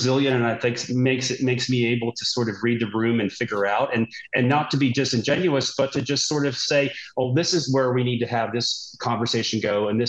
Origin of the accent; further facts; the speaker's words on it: the South, United States; My family is historically from New England, but I grew up in the South.